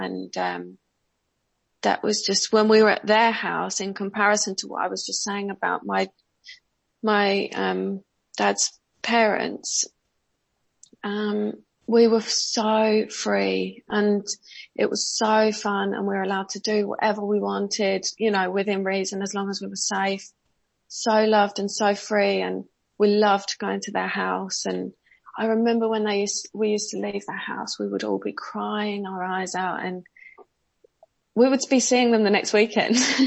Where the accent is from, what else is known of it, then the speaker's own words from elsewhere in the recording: South East England, United Kingdom; I grew up in Surrey, a suburb just south of London.